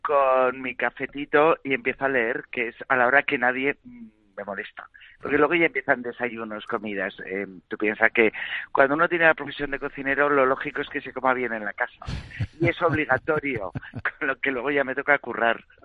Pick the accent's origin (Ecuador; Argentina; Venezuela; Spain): Spain; Bilbao, Basque Country; also born or lived in Madrid; ya sabes que yo soy de Bilbao, pero vamos, más de Madrid